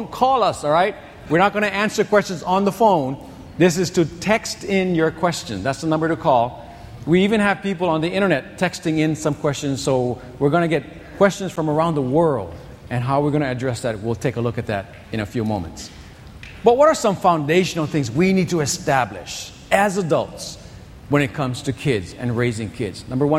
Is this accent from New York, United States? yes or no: no; Pearl City, Hawaii, United States; When I was a child growing up in Pearl City, we rode our bikes all over the place.